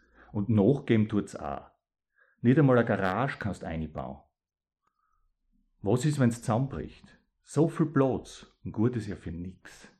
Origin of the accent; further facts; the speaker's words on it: Styria, Austria; accent: East Styrian; was kann ich über meinen Dialekt erzählen? Das Oststeirische ist ein südbayerischer Dialekt und er wird wahrscheinlich außerhalb von Österreich einfach als österreichisch irgendwie wahrgenommen.